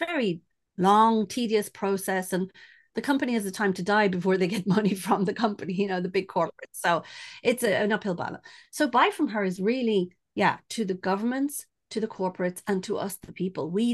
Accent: Ireland; accent: Irish; English is a second language; now in France; So I'm Irish and half Spanish as well, but living in France for 30 years.

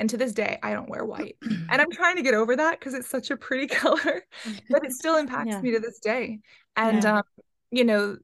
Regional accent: San Francisco, California, United States; The Bay Area has a very small, not the best reputation modeling scene, you know, growing up in San Francisco. It's definitely not anything like New York.

